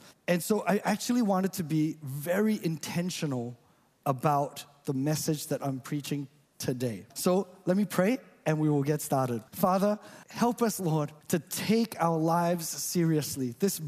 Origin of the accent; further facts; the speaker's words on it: Malaysia; You know, I grew up in Malaysia.